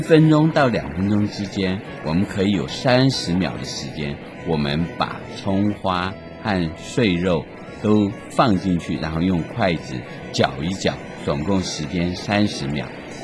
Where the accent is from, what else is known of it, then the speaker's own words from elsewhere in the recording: Taiwan; 因为我从小在眷村长大